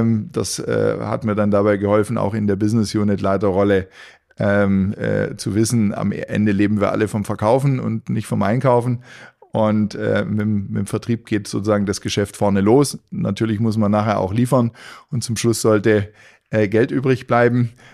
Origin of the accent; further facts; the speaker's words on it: Stuttgart, Baden-Württemberg, Germany; also born or lived in Ostalb / Ulm / Nuremberg; geboren irgendwie auf der Ostalb, dann Stuttgart 10 Jahre, dann nochmal 10 Jahre ein bisschen weiter östlich in Ulm und studiert dann in Franken, in Nürnberg